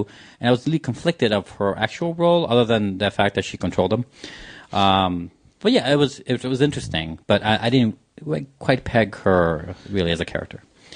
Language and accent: English; Chicago, Illinois, United States; I mean, I'm from Chicago. I'm Mexican.